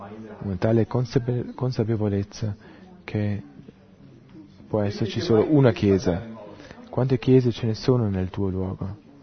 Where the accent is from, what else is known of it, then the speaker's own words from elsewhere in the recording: Nuremberg, Bavaria, Germany; Vengo da Norimberga.